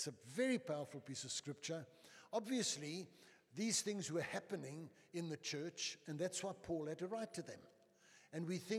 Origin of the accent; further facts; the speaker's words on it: Eastern Cape, South Africa; I was an average cricketer. I come from the Eastern Province.